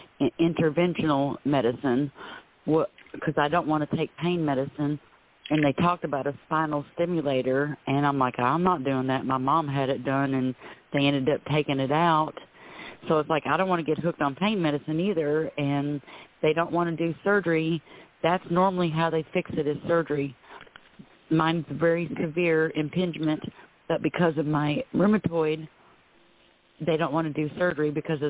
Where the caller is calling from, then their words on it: Florida, United States; I'm calling from Florida.